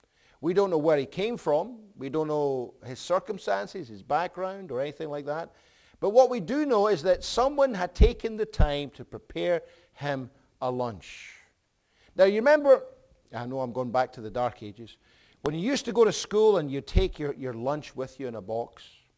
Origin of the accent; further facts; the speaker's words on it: Scotland, United Kingdom; And we went there, and I, again, being Scottish, I asked, what's the price?